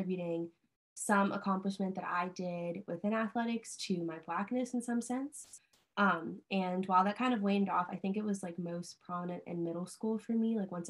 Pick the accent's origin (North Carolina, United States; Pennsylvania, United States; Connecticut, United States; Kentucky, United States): North Carolina, United States; Charlotte; I'm from Charlotte, North Carolina.